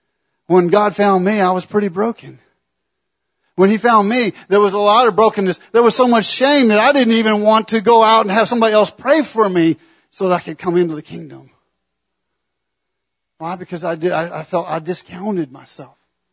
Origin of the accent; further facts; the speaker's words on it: Illinois, United States; When I grew up in Illinois, there was, you know, corn was the big deal. It's corn everywhere you look.